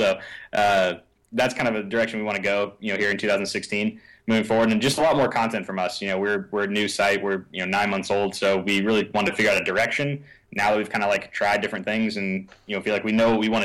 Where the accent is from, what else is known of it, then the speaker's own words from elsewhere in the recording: San Antonio, Texas, United States; We're both from San Antonio, so he writes some stuff for Pounding the Rock, the Spurs blog.